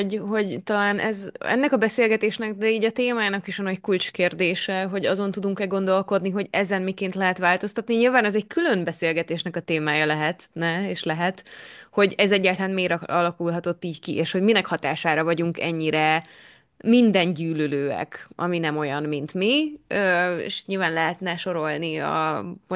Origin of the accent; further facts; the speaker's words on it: Transylvania, Romania; egyébként erdélyi magyarként miért lenne nagyon fontos az, hogy ne szín magyar iskolába járjunk?